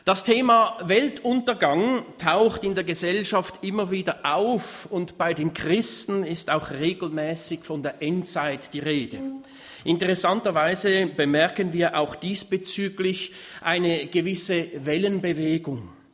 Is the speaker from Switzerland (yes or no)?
yes; Switzerland; Bei uns in der Schweiz würde man sagen